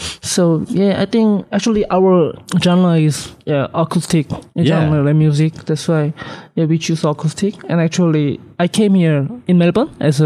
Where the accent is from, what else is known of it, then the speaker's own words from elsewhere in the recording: Yeoncheon, Gyeonggi Province, South Korea; Near the Seoul. Like my hometown name is Yeoncheon.